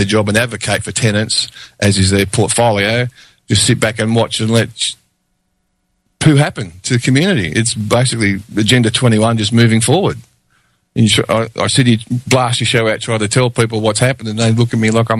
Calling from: Warrawong, New South Wales, Australia; I'm here from Warrawong, New South Wales, on the east coast, just a little bit east of west, sorry, of Port Kembla.

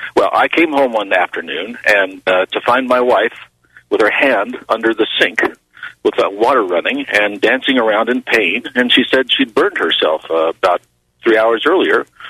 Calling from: Albuquerque, New Mexico, United States; I'm calling from Albuquerque.

